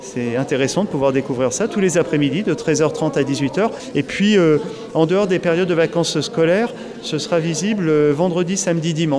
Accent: Nouvelle-Aquitaine, France; Dordogne et de Charente, où il y a des papiers d'une qualité extraordinaire. Je dis ça parce que c'est mon pays d'origine

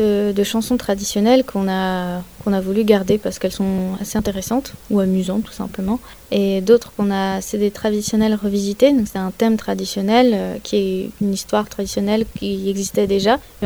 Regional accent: Douarnenez, Brittany, France; moi je viens de Douarnenez, dans le parler douarneniste

